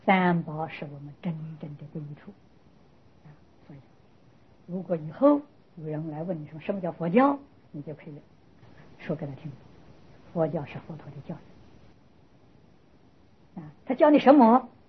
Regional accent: China; 就像我们中国人家的供祖先牌位，不忘本。

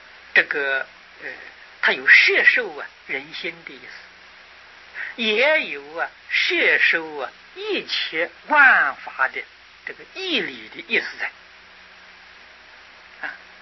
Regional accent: China; 那么这些理论与方法到了我们中国来，我们中国人也能用吗？

